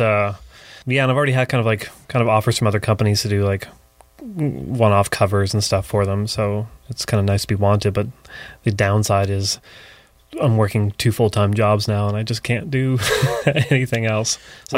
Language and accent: English; Barrie, Ontario, Canada; now in Toronto, Canada; From Barrie.